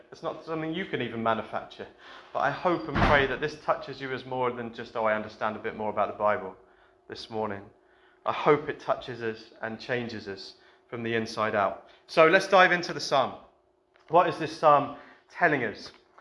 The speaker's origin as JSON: {"language": "English", "region": "England", "country": "United Kingdom", "said": "Like, very similar to the fact that I'm English, very proudly English."}